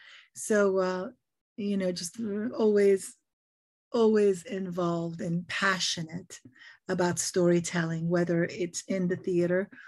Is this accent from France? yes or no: yes; Paris, Île-de-France, France; Oh, well, you know, I grew up in Paris in France, and I was always reading lots of books